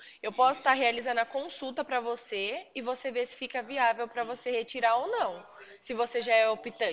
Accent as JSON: {"language": "Portuguese", "town": "São Carlos", "region": "São Paulo", "country": "Brazil", "said": "sou de São Carlos, estado de São Paulo, conhece?"}